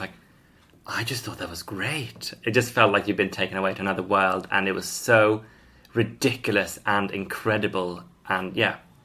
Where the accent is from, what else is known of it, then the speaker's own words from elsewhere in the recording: Sweden; now in Highgate, United Kingdom; I'm from Sweden.